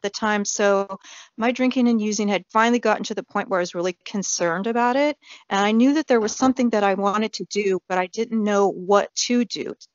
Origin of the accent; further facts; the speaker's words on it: Torrance, California, United States; And I'm from Torrance, California.